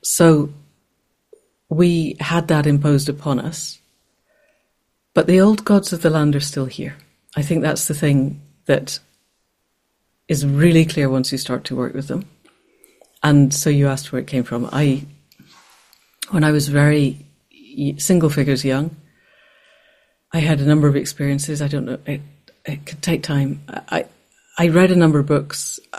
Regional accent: Scotland, United Kingdom; I was born and brought up in Scotland.

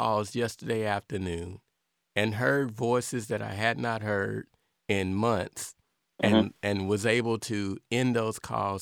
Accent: the South, United States; And I grew up, I'm originally from the South, and mm-hmm, I grew up in a culture where we visited our family on Sunday afternoons.

